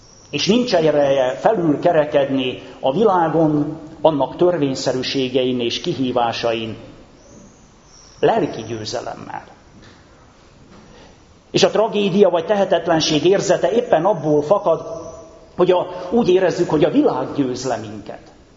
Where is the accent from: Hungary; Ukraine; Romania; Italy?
Romania; Transylvania; én egy nagyon szegény világban nőttem fel, testvéreim. A 70-es, 80-as, 90-es évek Erdélyében, ahol anyagi nem volt meg, olykor még a betevő falat is kétséges volt.